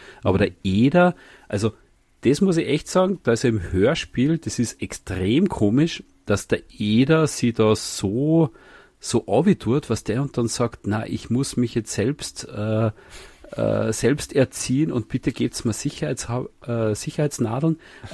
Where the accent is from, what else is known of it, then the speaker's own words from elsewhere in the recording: Salzburg, Austria; so ist man halt gegangen als Salzburger Kind. Ich meine, es ist ja alles irgendwie bajuwarischer Sprachraum, gell?